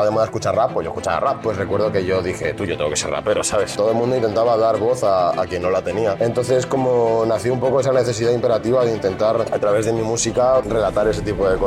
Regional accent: Madrid, Community of Madrid, Spain; Yo soy más madrileño que un gato. Vengo de Carabanchel, tío, de Eugenia, un barrio que hay ahí al lado de Pan Bendito, entre Pan Bendito, Aluche, más o menos.

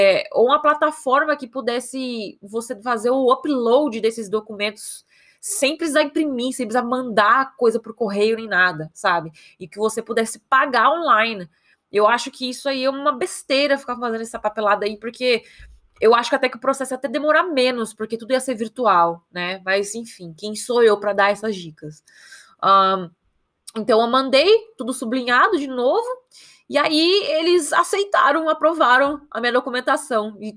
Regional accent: Osasco, São Paulo, Brazil; also born or lived in Carapicuíba / Itapevi / Barueri; E eu sou de São Paulo. Eu nasci na cidade de Osasco, para quem conhece. Cidade dos pombos e do cachorro-quente. Eu fui criada ali na Zona Oeste mesmo. Eu morei em tudo quanto que foi quebrada que tem ali. Eu morei em Carapicuíba, Osasco, Itapevi, Barueri.

